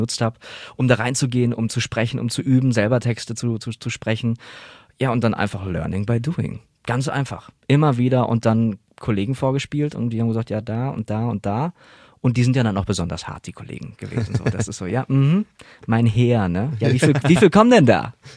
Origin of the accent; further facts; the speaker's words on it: North Rhine-Westphalia, Germany; Ich komme aus dem Pott.